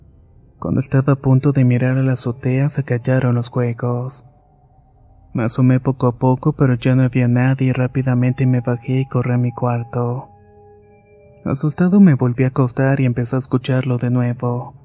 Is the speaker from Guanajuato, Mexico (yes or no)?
yes; León, Guanajuato, Mexico; Actualmente tengo 27 y soy de León, Guanajuato.